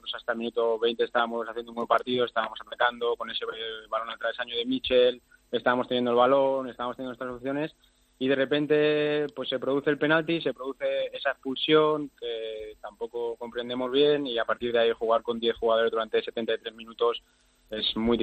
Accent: Spain; pues siendo españoles siempre, siempre, siempre es mejor, ¿no?

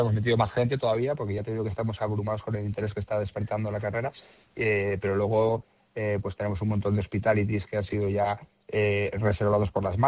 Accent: Spain; Yo, como español, obviamente

